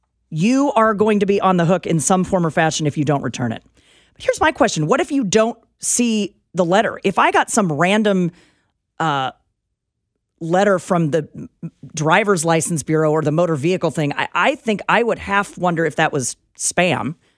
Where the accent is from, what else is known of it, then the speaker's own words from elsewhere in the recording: Topeka, Kansas, United States; I'm from Topeka. Hell, it's our zip code.